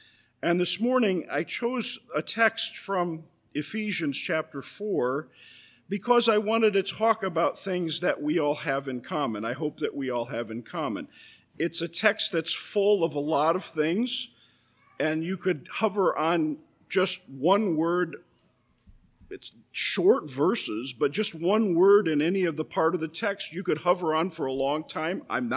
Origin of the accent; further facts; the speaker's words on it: Bloomington, Indiana, United States; I'm from Bloomington, Indiana. I'm one of the pastors at Trinity Reformed Church there.